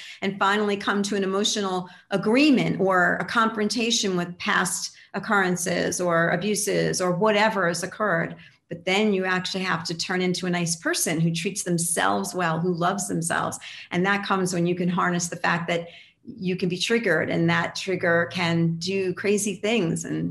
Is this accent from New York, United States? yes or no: yes; New York, United States; I mean, look, I'm from New York, so we're pissed about everything